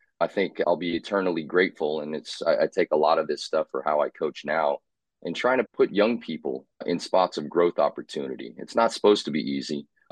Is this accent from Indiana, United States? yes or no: yes; Indiana, United States; also born or lived in South Carolina / Texas; But I grew up in Indiana. My first word was ball. If you can understand that from that state, then you would know that I fell in love with basketball at a young age.